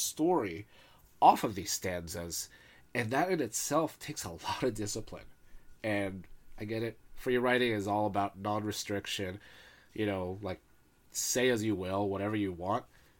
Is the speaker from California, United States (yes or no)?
yes; North Hollywood, California, United States; You know, growing up in North Hollywood, everybody loved Bukowski, and I got so sick of him.